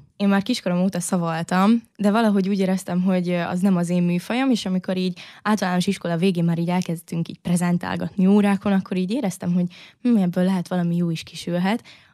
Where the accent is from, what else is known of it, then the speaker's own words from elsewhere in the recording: Vojvodina, Serbia; Igazából én szerb közegben nőttem fel, és szerintem ez nagyon kihatással is van a személyiségemre.